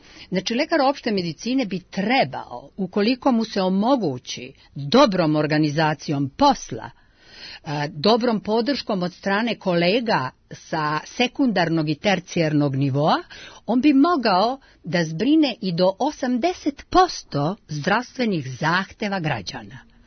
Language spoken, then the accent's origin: Serbian; Serbia